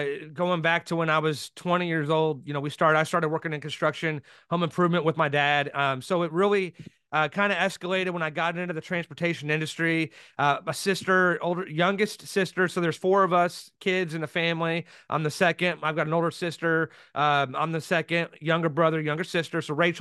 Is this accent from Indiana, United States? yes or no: yes; Indianapolis, Indiana, United States; also born or lived in Colorado Springs; my whole family is here from the northwest side of Indianapolis, Indiana. Grew up in Pike Township. I was born in Colorado Springs. My dad was in the service at the time.